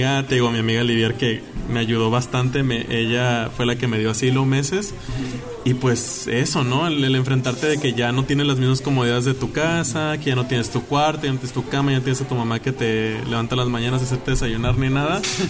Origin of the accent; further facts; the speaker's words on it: Tijuana, Baja California, Mexico; moved away as an adult; now in Mexico City, Mexico; no puedo estar aquí en Tijuana. Yo amo mi ciudad, yo soy